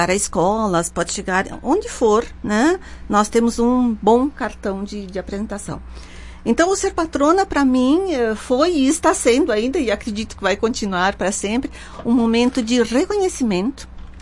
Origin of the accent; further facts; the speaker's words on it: Caxias do Sul, Rio Grande do Sul, Brazil; Uma cidade onde eu nasci, a cidade onde eu sempre morei, a cidade que eu amo, afinal, né?